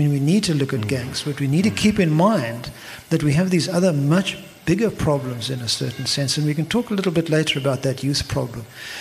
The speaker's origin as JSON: {"language": "English", "region": "Eastern Cape", "country": "South Africa", "lives_now": "Cape Town, South Africa", "said": "I come from the Eastern Cape, so I came to Cape Town."}